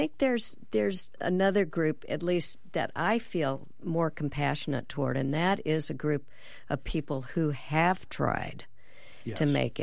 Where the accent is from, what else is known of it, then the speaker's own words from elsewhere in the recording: Texas, United States; I grew up in Texas, and I remember that there was a considerable number of, back then, members of the John Birch Society.